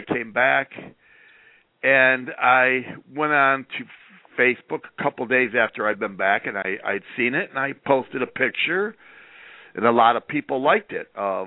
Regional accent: New Boston, Michigan, United States; New Boston, Michigan.

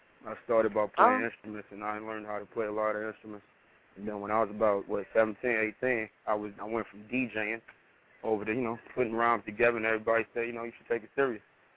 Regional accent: Brooklyn, New York, United States; Oh, well, I'm from Brooklyn, New York, Brooklyn/Queens, you know, that's what it is. Rep my NY people all day.

